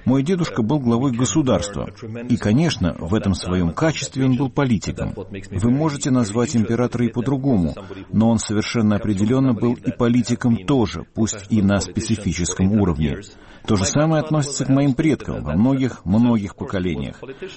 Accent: Germany; я родился не в Австрии, а в Германии. Я вырос в Германии, но моя идентичность и не немецкая.

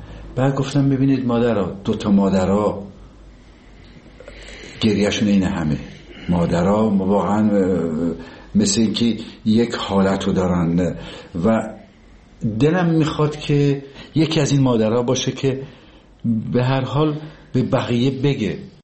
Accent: Tabriz, East Azerbaijan, Iran; ما که بچه تبریز هستیم،

